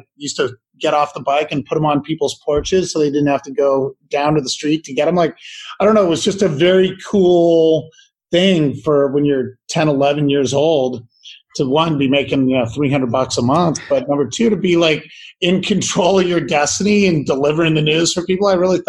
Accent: Cupertino, California, United States; I grew up in Cupertino. Uh-huh. And, you know, we moved there in 1965 and lived there until, like, I don't know, 85 or so. And tiny little street, Presidio Drive.

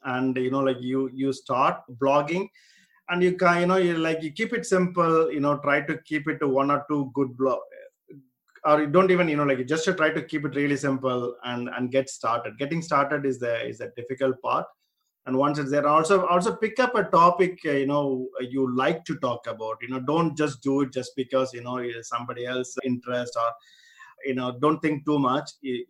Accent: India; moved away as an adult; now in United Kingdom; Like I grew up in India. I came to UK when I was 22. That is in 2000. So until that point, all my childhood, schooling, university, everything was in India.

